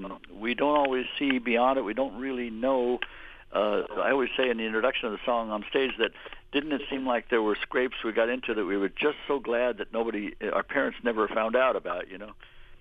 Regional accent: Whittier, California, United States; And where I grew up in near Los Angeles in a place called Whittier, California, we had quite a few hills.

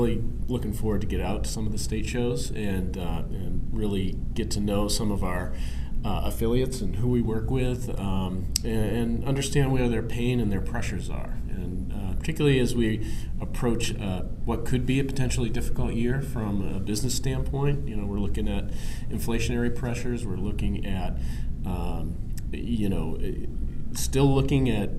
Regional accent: Portland, Maine, United States; I'm a hydrogeologist from Portland, Maine.

